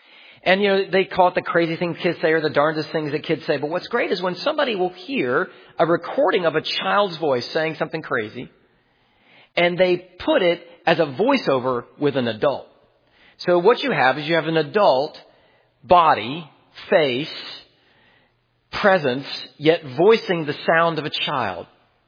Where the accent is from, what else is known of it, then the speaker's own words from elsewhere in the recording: the South, United States; Again, I grew up in the South. It was very clear.